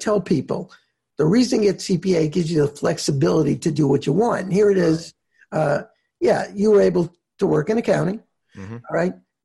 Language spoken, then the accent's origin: English; New York, United States; And I grew up in Long Island, and a lot of the people there, you know, they were either accountants, attorneys, and doctors.